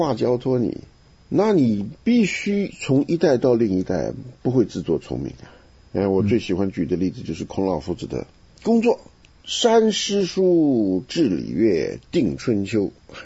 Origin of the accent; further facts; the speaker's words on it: Taiwan; 这是我们从台湾来的这个有志气的人讲话。